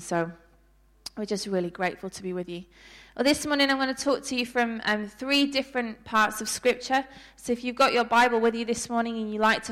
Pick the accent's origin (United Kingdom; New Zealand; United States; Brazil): United Kingdom; accent: British; moved away as an adult; now in Australia; We've actually been in Australia for 6 years. And I don't think I'm losing my accent anytime soon.